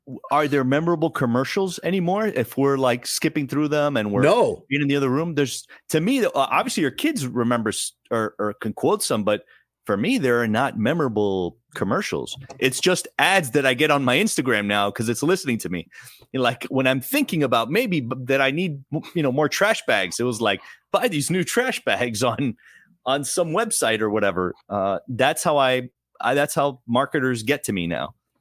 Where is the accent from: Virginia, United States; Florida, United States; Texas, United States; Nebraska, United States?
Florida, United States; now in Miami-Dade County, United States; I grew up in South Florida, mostly in South Broward, but then I've been living in Miami-Dade County for a little over 10 years.